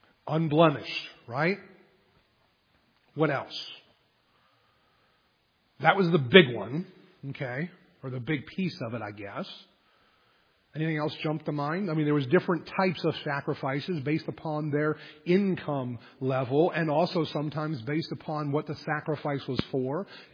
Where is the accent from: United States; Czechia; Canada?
United States; Harrisburg; I remember our church back that I grew up in Harrisburg